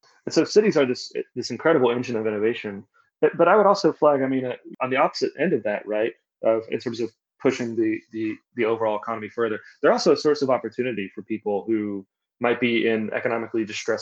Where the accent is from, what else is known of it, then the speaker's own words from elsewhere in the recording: Kentucky, United States; You know, I'm from Kentucky, and of course, there was great migrations of Appalachians to the industrial Midwest.